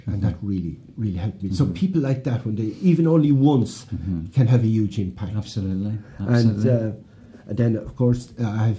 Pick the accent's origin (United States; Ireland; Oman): Ireland; Listowel, Munster; In my hometown, in Listowel, there's a witness there.